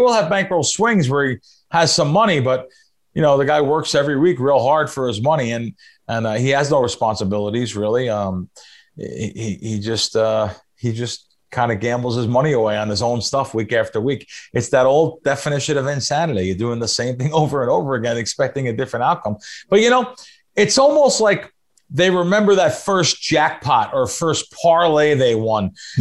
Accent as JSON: {"language": "English", "region": "New York", "country": "United States", "said": "I'm cynical. I'm a New Yorker."}